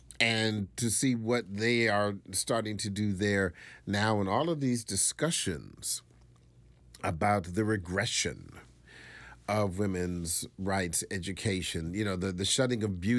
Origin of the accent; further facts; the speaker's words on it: United States; Because I cringe as an American, as a what I would consider a progressive thinking man.